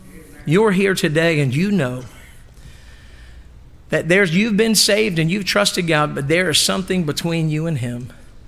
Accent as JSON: {"language": "English", "region": "Eastern Shore", "country": "United States", "said": "All these young people, I'm from the Eastern Shore. We say, woo!"}